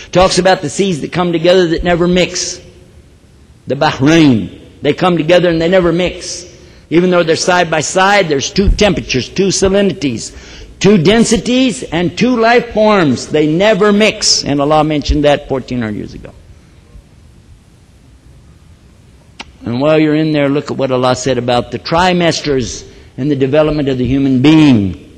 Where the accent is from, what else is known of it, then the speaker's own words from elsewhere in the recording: Texas, United States; I'm from Texas. I'm the last guy you want to take His word for.